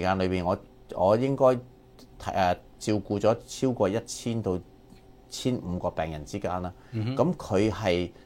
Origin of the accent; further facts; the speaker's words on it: China; 呢個就係我哋可以幫到我哋中國人呢班嘅年紀大嘅人，可以慳翻唔少嘅錢。